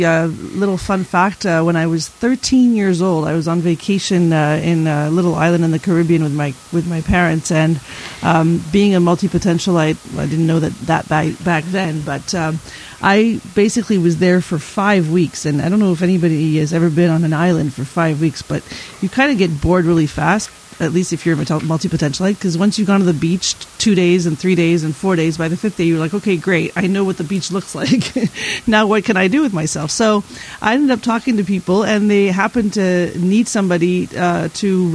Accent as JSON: {"language": "English", "country": "Canada", "said": "Yes, I'm also Canadian, and I live just on the island of Montreal, actually west of the city."}